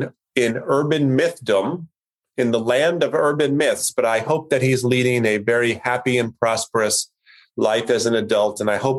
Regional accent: Port Chester, New York, United States; not too far from where you and I grew up in Portchester, New York.

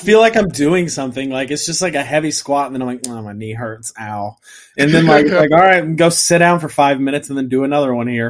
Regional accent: Midwest, United States; I'm from the Midwest, man.

